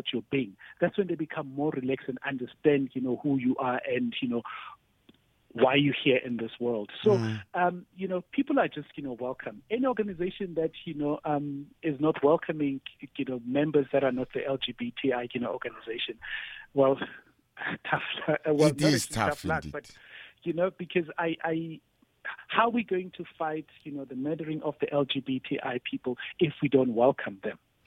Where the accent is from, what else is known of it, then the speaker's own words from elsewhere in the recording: South Africa; Just like, you know, us as South African, we said we are a rainbow nation.